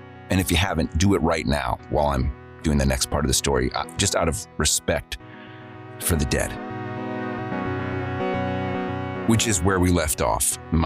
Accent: Ohio, United States; Did you know my hometown in Ohio had a department store called Lazarus?

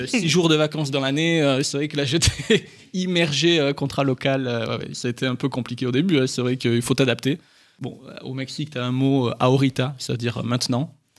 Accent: Perpignan, Occitanie, France; j'ai grandi à Perpignan, dans le sud de la France, donc soleil, un grand soleil. J'ai passé toute mon enfance là-bas.

